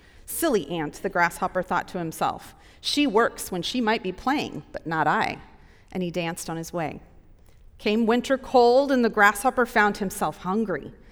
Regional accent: Wyoming, United States; I grew up in Wyoming

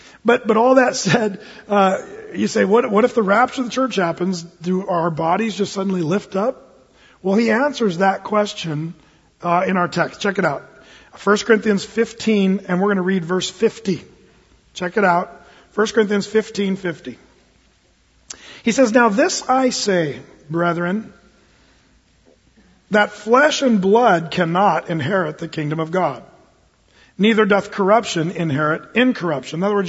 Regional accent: Medford, Oregon, United States; See, I'm from Medford, and he's right.

